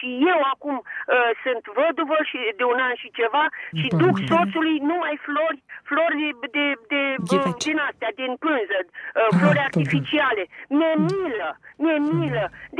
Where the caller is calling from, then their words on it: Bucharest, Romania; din București.